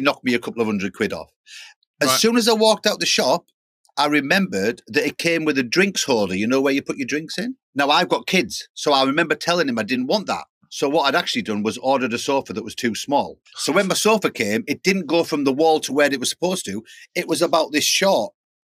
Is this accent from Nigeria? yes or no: no; Middlesbrough, North East England, United Kingdom; I'm not a Geordie, by the way. I'm a Smoggy. I'm from Middlesbrough.